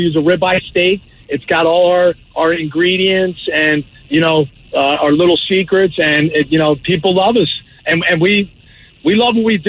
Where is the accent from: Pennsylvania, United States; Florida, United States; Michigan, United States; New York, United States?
Pennsylvania, United States; Philadelphia; No, I was in Philadelphia. I grew up in Philadelphia.